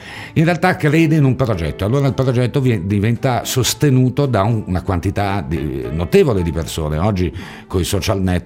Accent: Genoa, Liguria, Italy; unisce Genova, la mia città natale, Cagliari, Tunisi

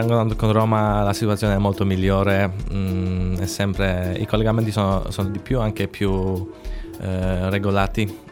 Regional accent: Łódź, Łódź Voivodeship, Poland; now in Cagliari, Italy; Vengo dalla Polonia, dalla città di Łódź, come voi la chiamate, Lodz.

